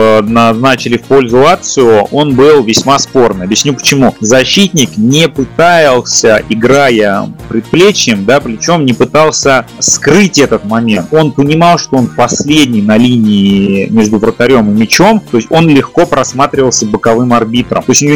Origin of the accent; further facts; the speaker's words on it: Armenia; Ну, я, как армянин, существо меркантильное